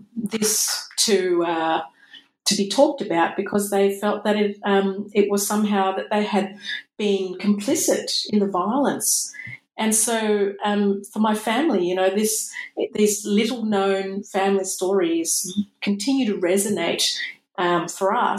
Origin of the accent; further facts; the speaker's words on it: Indonesia; which I used to hear when I was growing up in Indonesia again.